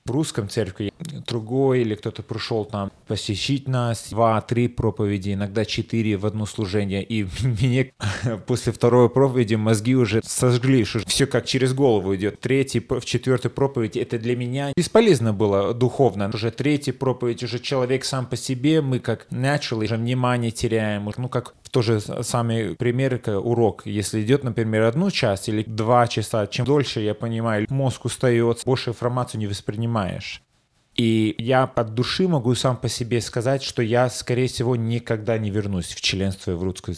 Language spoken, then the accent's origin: Russian; United States; born there; first language English; Russian is a second language; Я здесь родился в Америке, у меня английский язык был первый мой язык, а русский второй. Я в русскую школу проходил, все это проходил.